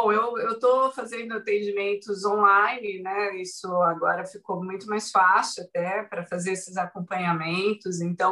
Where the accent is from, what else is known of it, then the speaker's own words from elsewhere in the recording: Jundiaí, São Paulo, Brazil; para quem está aqui perto de mim, que eu sou de Jundiaí